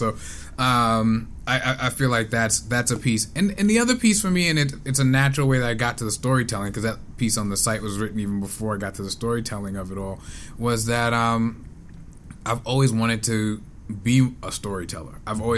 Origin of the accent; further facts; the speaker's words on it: Brooklyn, New York, United States; it's going to give me a chance to talk about some of that growing up in Flatbush and what that was like.